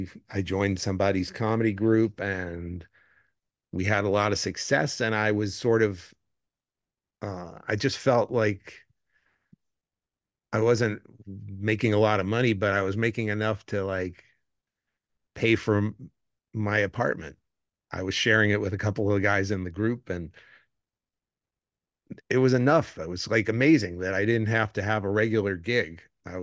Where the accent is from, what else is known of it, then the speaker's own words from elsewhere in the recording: New York City, New York, United States; I grew up in New York City.